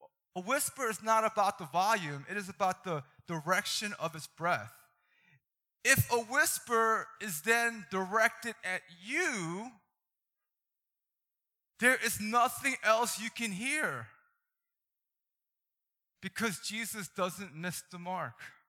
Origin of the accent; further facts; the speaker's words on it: Baltimore, Maryland, United States; when I was growing up in Baltimore City, I grew up in the ghetto. You could probably tell, right? I grew up in the ghetto, and I didn't know how to be Korean.